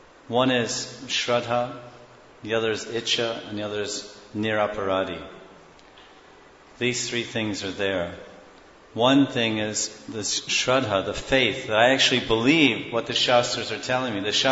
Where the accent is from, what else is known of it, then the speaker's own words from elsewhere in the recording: United States; I think when I grew up in America... And that was like, 50 years ago. There was about 10 channels.